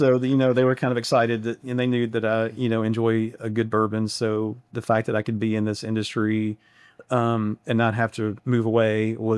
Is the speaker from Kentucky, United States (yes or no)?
yes; Kentucky, United States; So, like I said, I grew up in Kentucky, and, after college, I was living in Louisville